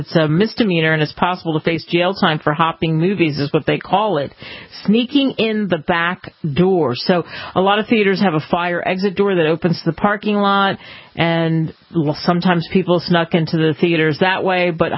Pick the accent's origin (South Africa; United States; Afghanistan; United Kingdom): United States; Philadelphia, Pennsylvania; also born or lived in Chicago; I've lived in every single section of the United States, not every state, but I grew up in Philadelphia.